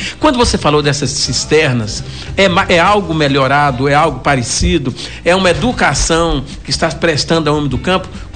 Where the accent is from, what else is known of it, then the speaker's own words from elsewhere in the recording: Condeúba, Bahia, Brazil; eu sou de Condeúba, você é de Caculé, nós somos catingueiros